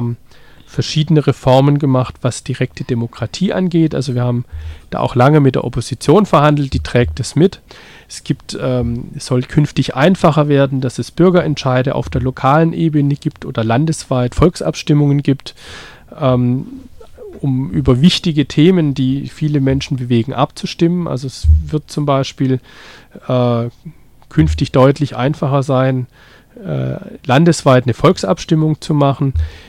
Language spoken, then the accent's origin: German; Stuttgart, Baden-Württemberg, Germany; Ich bin in Stuttgart geboren, habe als Kind auch in Stuttgart gelebt